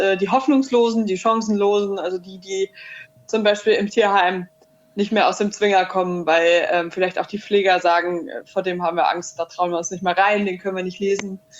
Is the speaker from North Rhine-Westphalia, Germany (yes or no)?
no; Hesse, Germany; accent: Hessian; ich komme ursprünglich aus Hessen, das wird man wahrscheinlich auch am Akzent ein bisschen merken.